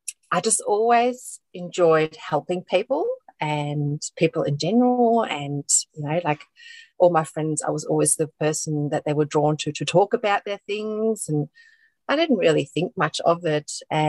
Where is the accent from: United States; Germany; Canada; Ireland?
Germany; English is a second language; growing up in Germany, that whole holistic sort of more treatment approach wasn't really too foreign for me.